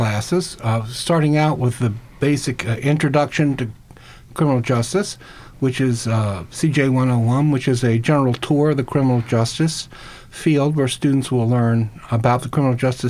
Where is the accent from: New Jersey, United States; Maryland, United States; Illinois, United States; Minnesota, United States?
Maryland, United States; Lutherville; I'm from Lutherville, Baltimore County.